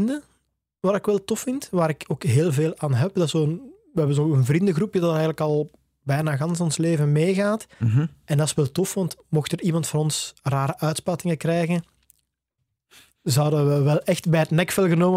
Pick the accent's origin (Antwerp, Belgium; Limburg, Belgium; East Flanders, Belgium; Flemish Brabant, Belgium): Flemish Brabant, Belgium; Tervuren; mijn ouders hadden, als ik klein manneke was, hadden die in Torp Ter Vuren, waar ik opgegroeid ben, een kleine traiteurszaak